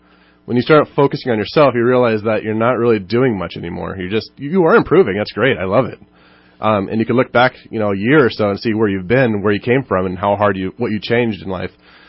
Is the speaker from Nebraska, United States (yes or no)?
no; Los Angeles, California, United States; born there; So I'll just say that I was born in Los Angeles, and I had a pretty good life overall, but life got a little hard.